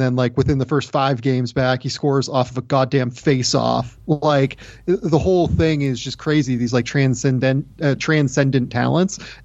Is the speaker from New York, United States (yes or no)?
no; Pittsburgh, Pennsylvania, United States; Yeah, like for me, like growing up in Pittsburgh, right?